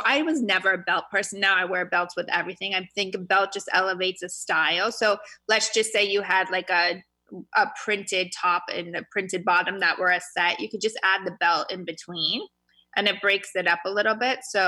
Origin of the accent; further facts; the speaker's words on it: California, United States; growing up in California, like literally you could wear jeans anywhere.